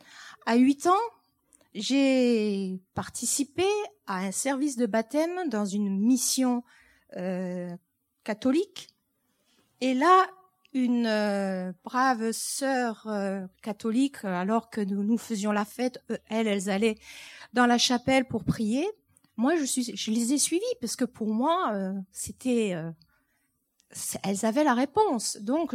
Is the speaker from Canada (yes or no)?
no; East France, France; now in Montpellier, France; moi, je suis issue de l'Est de la France. Ok, j'ai voyagé un peu partout et je me retrouve à Montpellier.